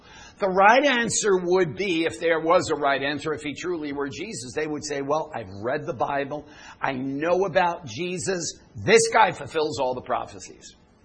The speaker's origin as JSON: {"language": "English", "region": "New York", "country": "United States", "said": "I worked in news. I'm from New York."}